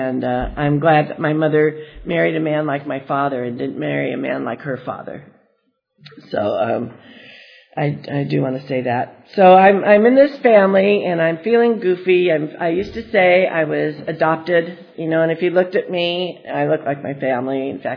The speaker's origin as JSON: {"language": "English", "region": "California", "country": "United States", "tie": "born or raised there", "said": "I am a Valley girl. I was born and reared in the San Fernando Valley."}